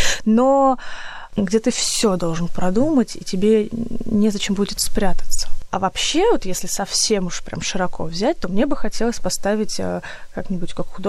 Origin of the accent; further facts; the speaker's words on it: Voronezh, Voronezh Oblast, Russia; Я говорю, я из Воронежа.